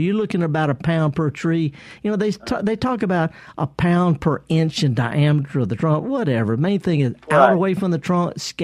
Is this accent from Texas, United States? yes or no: yes; Pecan Grove, Texas, United States; And keep in mind, I was raised in Pecan Grove.